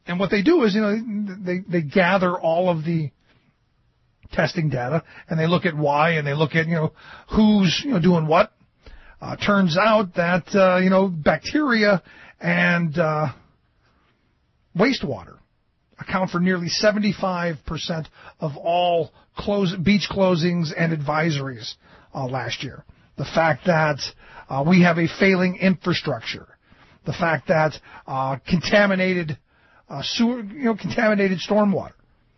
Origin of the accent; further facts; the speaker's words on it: Cleveland, Ohio, United States; where I grew up in Cleveland, the home of the Clean Air and Clean Water Act.